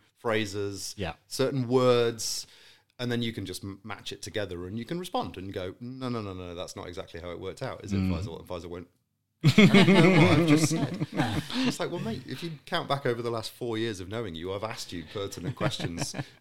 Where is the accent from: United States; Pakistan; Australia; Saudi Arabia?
Saudi Arabia; also born or lived in Qatar / Malaysia; now in United Kingdom; So I was born and raised in Saudi. I spent a lot of time in Qatar subsequent to that and then Malaysia and then came back to the UK.